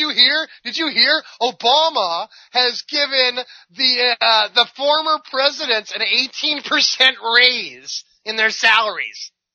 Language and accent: English; New England, United States; I grew up in North America on the North Atlantic coast of, in the New England, and white picket fences and, you know, white church steeples and, you know, the apple pie and all that, right?